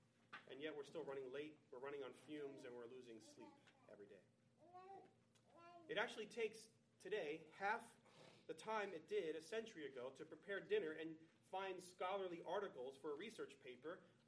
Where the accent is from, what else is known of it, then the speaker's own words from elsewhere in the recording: Jersey City, New Jersey, United States; I am from Jersey City. It has been a dream of mine since I was in high school to start a church in Jersey City.